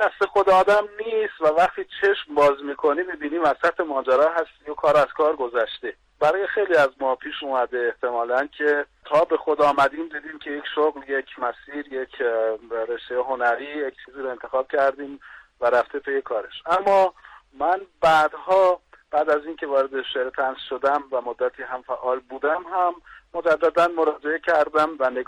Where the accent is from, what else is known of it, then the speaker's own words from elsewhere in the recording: Marvdasht, Fars, Iran; born there; من در سال 1357 در شهر مردشت به دنیا اومدم.